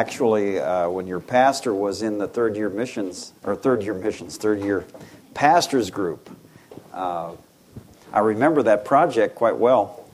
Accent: Iowa, United States; So I'm from Iowa.

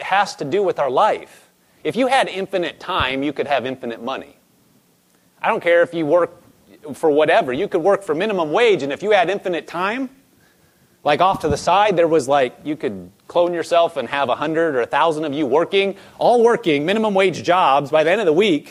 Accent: Omaha, Nebraska, United States; I'm from Nebraska, now I didn't grow up on a farm, but I don't have to drive too far to see a lot of farms from where I live. You know, I grew up in the city in Omaha

